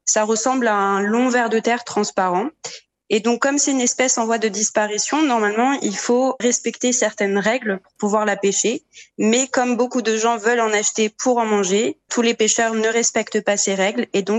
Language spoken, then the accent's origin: French; France; Et puis, il y a aussi du braconnage chez nous, en France